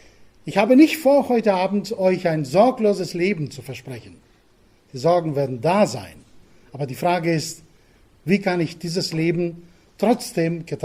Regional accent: Crete, Greece; moved away as an adult; now in Germany; Nein, ich bin auf Kreta geboren und aufgewachsen. 19 Jahre habe ich dort verbracht, bis meine jetzige Frau kam. Und sie hat mich nach Bayern entführt.

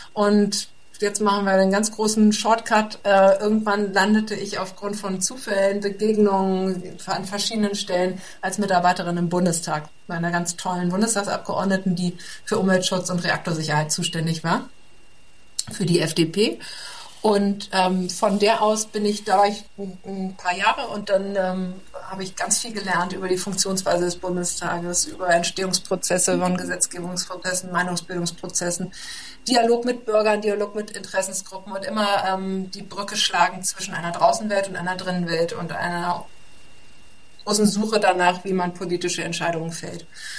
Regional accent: Hamburg, Germany; ich bin ja in Hamburg geboren und aufgewachsen und habe da auch gearbeitet länger.

